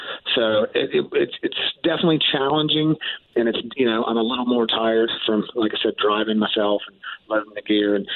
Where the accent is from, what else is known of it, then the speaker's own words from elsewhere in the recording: West Virginia, United States; now in Columbus, United States; Myself and Tommy, the drummer, we're from West Virginia, small town in West Virginia.